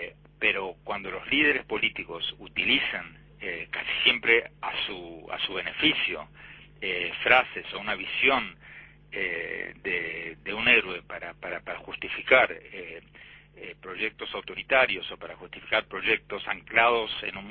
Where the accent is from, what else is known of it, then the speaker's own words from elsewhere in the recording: Argentina; now in United States; mismo en Estados Unidos, donde vivo desde que me fui de Argentina en 1976